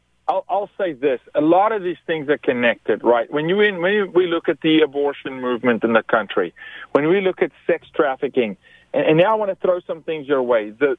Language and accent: English; South Africa; I was raised in South Africa.